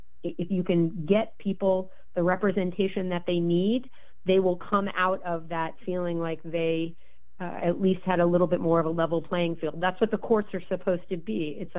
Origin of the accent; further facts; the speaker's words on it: New York, United States; I grew up in New York. It is the melting pot of the United States.